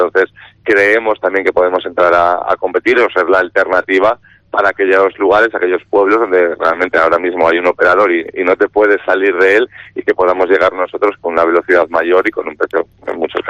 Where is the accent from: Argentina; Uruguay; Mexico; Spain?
Spain; Cantabria; Y ahora hablo como cántabro que soy